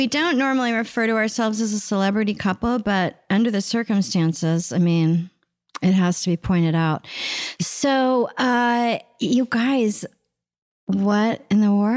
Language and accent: English; Oklahoma City, Oklahoma, United States; Oklahoma City.